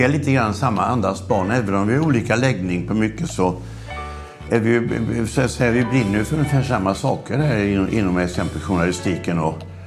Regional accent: Laholm, Halland County, Sweden; jag kommer från Laholm och det är en utpräglad bondekommun.

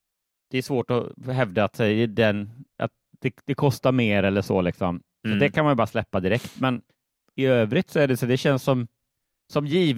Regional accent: Småland, Sweden; dels att jag är liksom smålänning i grund och botten.

